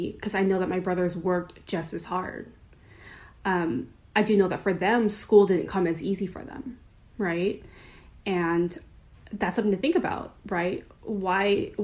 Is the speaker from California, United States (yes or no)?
yes; Long Beach, California, United States; growing up in Long Beach as a Cambodian